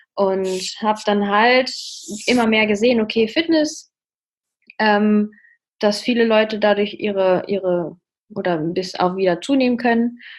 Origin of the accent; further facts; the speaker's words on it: North Rhine-Westphalia, Germany; Ja, ich komme aus dem Münsterland